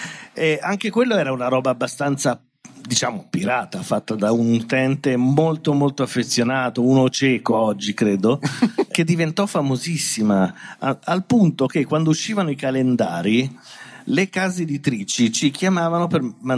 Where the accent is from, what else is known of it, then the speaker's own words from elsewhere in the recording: Milan, Lombardy, Italy; noi avevamo, essendo milanesi